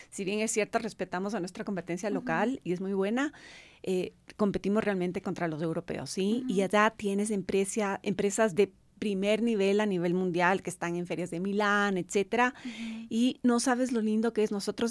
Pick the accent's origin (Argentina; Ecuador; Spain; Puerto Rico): Ecuador; somos de Ecuador. No pueden creer que seamos realmente ecuatorianos, les encanta.